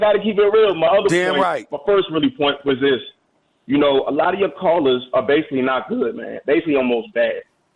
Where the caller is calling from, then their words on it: Baltimore, Maryland, United States; from Baltimore.